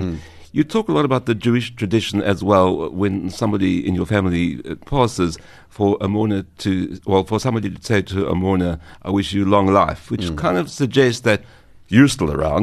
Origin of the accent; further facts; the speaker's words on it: Johannesburg, Gauteng, South Africa; I grew up on the West Rand of Johannesburg, extremely different in a small kind of very small Jewish community